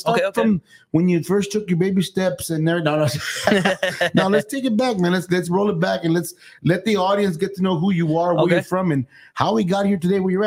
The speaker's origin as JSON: {"language": "English", "region": "Texas", "country": "United States", "tie": "born or raised there", "said": "growing up in Rio Grande, I mean, I grew up in the Inner Valley"}